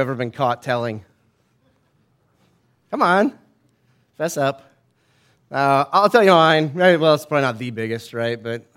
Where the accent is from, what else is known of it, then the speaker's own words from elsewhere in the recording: Florida, United States; I grew up in Florida.